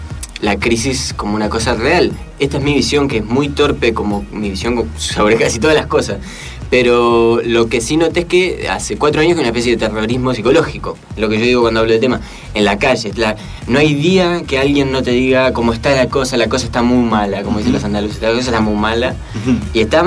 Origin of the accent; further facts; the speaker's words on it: Uruguay; now in Spain; Porque a mí también me han tratado muy bien la gente allá, en mi país. Más allá de ser un medio jodido, es un medio pequeño y que dejamos de consumir arte los uruguayos.